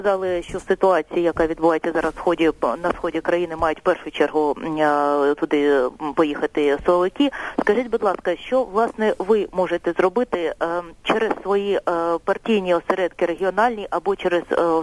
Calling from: Kyiv, Ukraine; я з Києва телефоную.

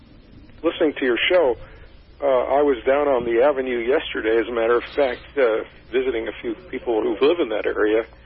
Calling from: Johnson County, United States; I'm calling from Johnson County.

